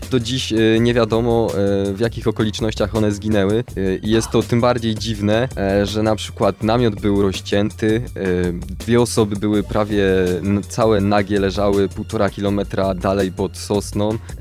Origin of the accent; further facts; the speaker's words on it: Częstochowa, Silesian Voivodeship, Poland; Mam 26 lat, od urodzenia mieszkam w Częstochowie. Miałem krótką przerwę na mieszkanie w Poznaniu.